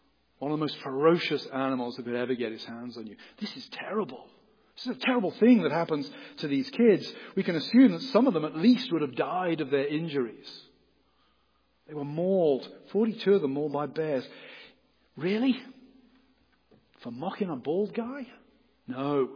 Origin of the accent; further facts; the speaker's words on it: England, United Kingdom; I'm English.